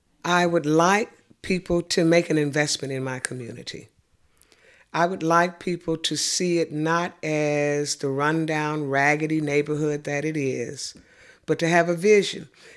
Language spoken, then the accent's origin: English; Missouri, United States; I am a lifelong resident of the Ville. When I was brought home from Homer G. Phillips Hospital as a baby, I came home to the home that I am still living in today.